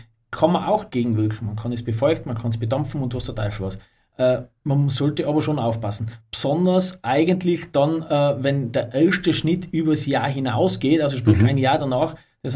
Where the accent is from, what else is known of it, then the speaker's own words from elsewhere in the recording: Tyrol, Austria; bei uns in Tirol